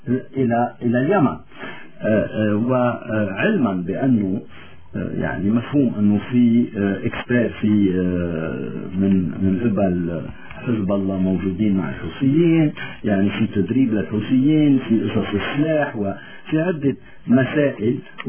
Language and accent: Arabic; Lebanon; نحن كلبنانيين ما عندنا مشكلة